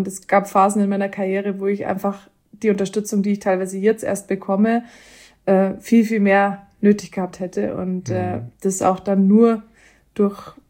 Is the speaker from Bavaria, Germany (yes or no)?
yes; Töging, Bavaria, Germany; ist das Bronzeschwert meiner Heimatstadt Töging